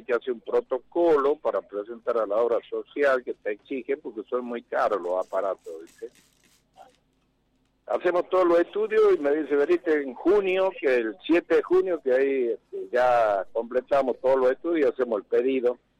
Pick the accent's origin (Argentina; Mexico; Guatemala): Argentina; Tartagal, Salta; nosotros somos de Tartagal, en la provincia de Salta, 400 kilómetros capital